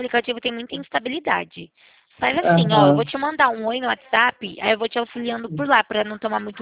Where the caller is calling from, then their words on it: Campinas, São Paulo, Brazil; Não, eu falo da região de Campinas, São Paulo, conhece?